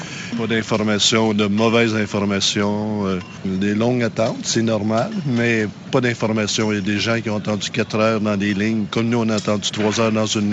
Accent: Quebec, Canada; Moi, je viens du Canada avec mon épouse.

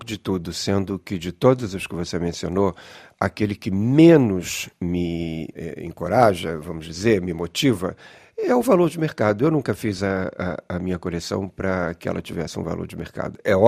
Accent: Rio de Janeiro, Brazil; Aí eu vinha do Rio de Janeiro, uma cidade cheia de vida na época dos anos 70, com bossa nova e cinema novo e tropicalismo.

